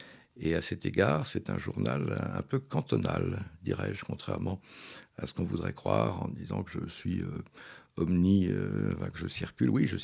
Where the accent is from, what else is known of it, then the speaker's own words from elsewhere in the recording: Lyon, Auvergne-Rhône-Alpes, France; moved away as an adult; now in Paris, France; je suis lyonnais d'origine, mais je suis un migrant de l'intérieur, donc ça fait 40 ans que je vis à Paris